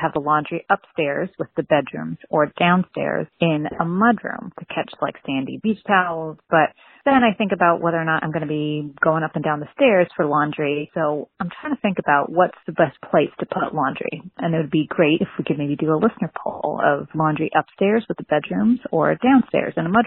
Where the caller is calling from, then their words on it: Jamestown, Rhode Island, United States; I'm calling from Jamestown, Rhode Island, and we are renovating a house by the beach